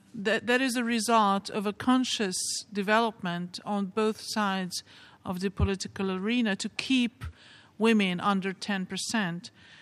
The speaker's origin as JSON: {"language": "English", "country": "Hungary", "said": "I come from Hungary"}